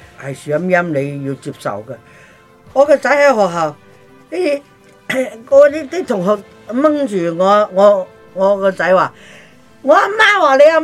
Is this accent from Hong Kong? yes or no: no; Taiwan; 因為我哋細個喺台灣咧